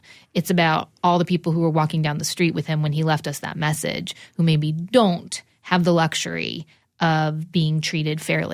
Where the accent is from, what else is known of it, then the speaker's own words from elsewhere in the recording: New Jersey, United States; I'm also from New Jersey, and I'm also half Persian.